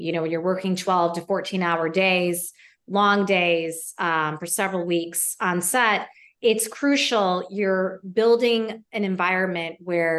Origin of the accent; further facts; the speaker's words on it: Mundelein, Illinois, United States; also born or lived in Zion; And yes, I was born in Zion, grew up in Mundelein, went to Columbia College, raised my first two kids in the city.